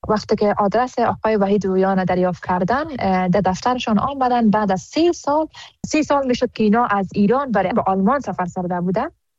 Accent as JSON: {"language": "Persian", "country": "Afghanistan"}